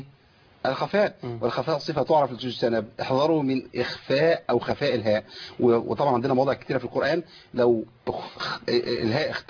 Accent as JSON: {"language": "Arabic", "country": "Egypt", "said": "حتى في الريف عندنا في مصر يقول انت يا به، صح؟"}